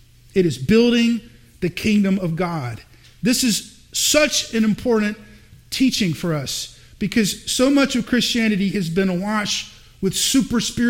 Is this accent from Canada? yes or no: no; the South, United States; also born or lived in Missouri; now in Ithaca, United States; And I grew up in the South, and South Carolina and North Carolina is all about stock car racing.